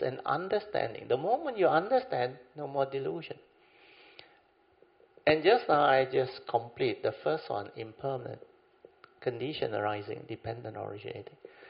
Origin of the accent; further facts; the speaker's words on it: Malaysia; Let's say KL, CC, we are Malaysian.